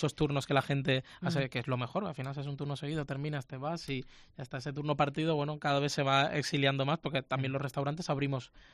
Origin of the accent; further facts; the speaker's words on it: Cuba; moved away as an adult; now in Spain; Yo soy cubano.